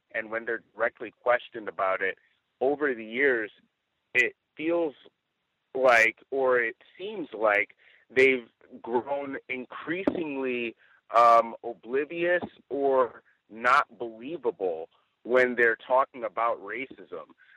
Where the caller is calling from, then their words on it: Rancho Cucamonga, California, United States; I'm reporting from Rancho Cucamonga here in Southern California. It's beautiful this time of year.